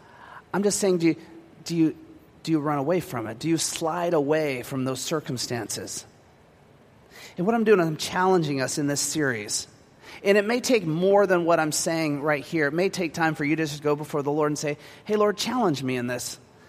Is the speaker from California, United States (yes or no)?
yes; Moreno Valley, California, United States; I mean, I grew up in Moreno Valley Desert of California.